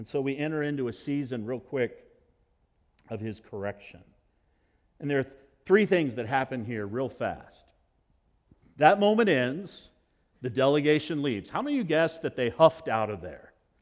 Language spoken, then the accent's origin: English; Nevada, United States; I grew up in Northern Nevada, where the love language on bus trips in high school was the game of poker.